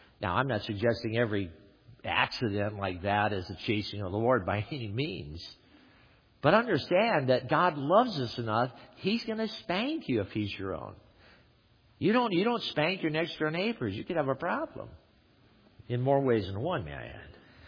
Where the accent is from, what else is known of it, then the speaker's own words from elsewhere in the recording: California, United States; And I thought this guy was mad, because I'm from California and you don't yell at people.